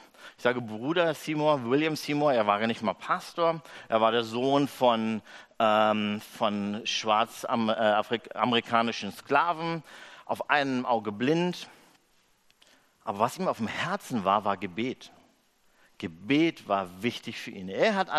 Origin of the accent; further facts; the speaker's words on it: Berlin, Germany; wo ich selber als Berliner würde ich sagen, mich auskotzen kann